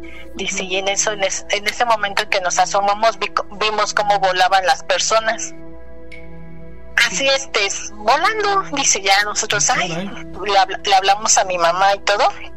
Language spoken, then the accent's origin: Spanish; San Lorenzo Acopilco, Mexico City, Mexico; nosotros somos del pueblo de San Lorenzo Acopilco, por allá por Coajimalpa.